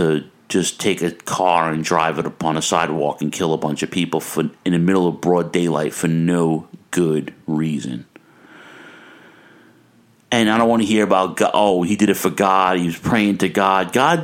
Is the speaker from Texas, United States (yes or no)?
no; New York, United States; I can go anywhere in the world now and be like, yo, I'm from New York. I can do this.